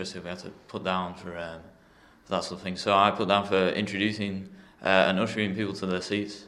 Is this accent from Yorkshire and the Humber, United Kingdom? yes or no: no; Bolton, North West England, United Kingdom; I'm 16, and I'm from Bolton.